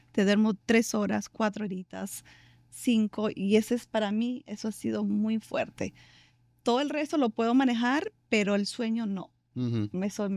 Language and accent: Spanish; Peru; Yo soy peruana y en mi país se consume mucho la maca.